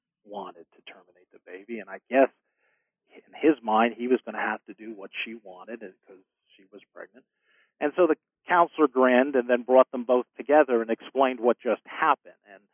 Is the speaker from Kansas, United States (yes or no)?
no; Pennsylvania, United States; And I'm always proud to say I'm from Pennsylvania because we're sort of cutting edge when it comes to helping vulnerable citizens